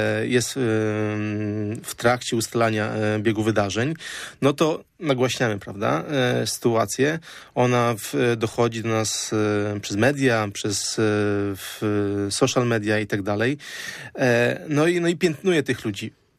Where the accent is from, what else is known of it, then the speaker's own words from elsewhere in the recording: Pomeranian Voivodeship, Poland; pochodzę z miasta akurat, które jest bardzo turystyczne, z Trójmiasta. Mieszkałem na granicy Sopotu z Gdańskiem.